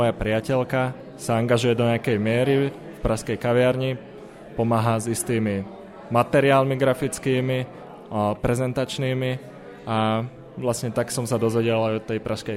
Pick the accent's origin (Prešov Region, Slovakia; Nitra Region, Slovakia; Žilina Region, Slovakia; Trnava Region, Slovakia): Trnava Region, Slovakia; Galanta; Som z Galanty, narodený v Galante